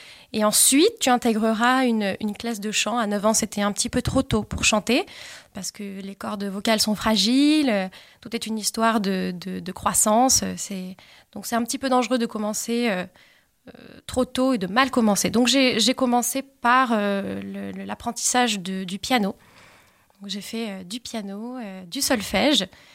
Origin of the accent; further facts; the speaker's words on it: Occitanie, France; Donc dans le sud de la France, dans les Pyrénées-Orientales, pas loin de Perpignan.